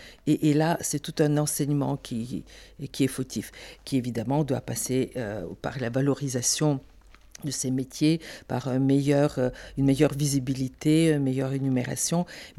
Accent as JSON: {"language": "French", "country": "Bulgaria", "tie": "born or raised there", "said": "Quand j'étais ado en Bulgarie, c'était le moment des Spoutnik, des découvertes comme ça, du cosmos, etc."}